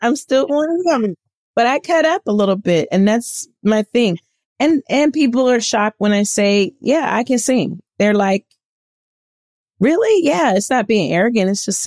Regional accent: New Orleans, Louisiana, United States; You know, I'm from New Orleans. We classy.

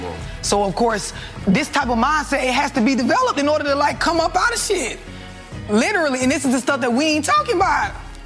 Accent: St. Petersburg, Florida, United States; I'm from St. Petersburg, Florida.

